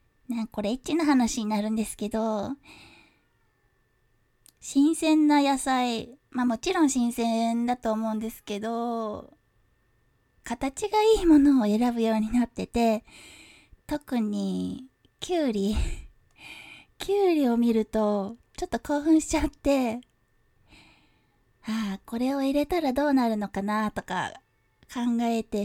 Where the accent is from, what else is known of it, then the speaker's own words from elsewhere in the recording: Kyushu, Japan; 出身地は九州なんですけど、